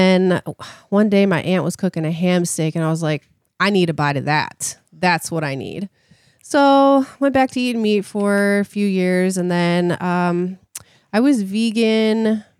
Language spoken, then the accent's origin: English; Virginia, United States; born there; No. So I was born in Virginia.